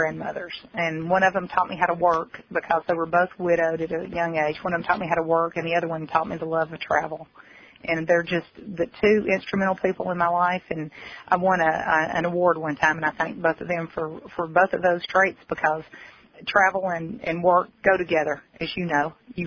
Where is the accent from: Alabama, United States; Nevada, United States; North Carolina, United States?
Alabama, United States; also born or lived in Georgia / Florida; Well, I'm a little partial because I'm from Alabama. I've lived in … I've lived in Georgia.